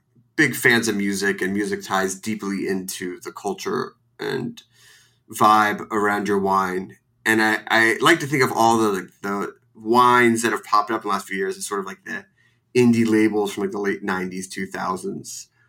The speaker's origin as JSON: {"language": "English", "town": "Philadelphia", "region": "Pennsylvania", "country": "United States", "said": "I'm from Philly and the Philly special is like a Yingling and a shot of whiskey."}